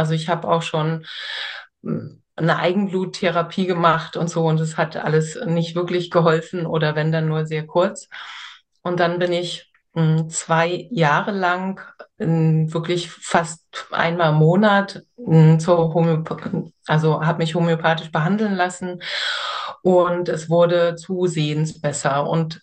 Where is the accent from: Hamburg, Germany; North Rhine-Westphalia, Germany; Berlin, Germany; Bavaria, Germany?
Berlin, Germany; born there; ich bin ja in Berlin in Friedrichshain geboren, also ein Kind des Ostens